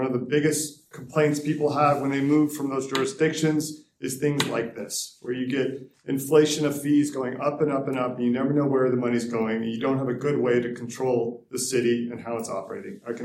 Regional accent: Chicago, Illinois, United States; also born or lived in Dallas; I come from Chicago.

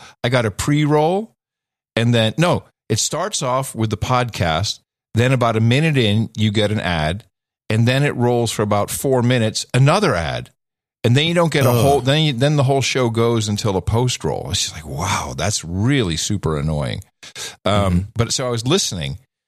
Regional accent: Netherlands; because I grew up with it in the Netherlands

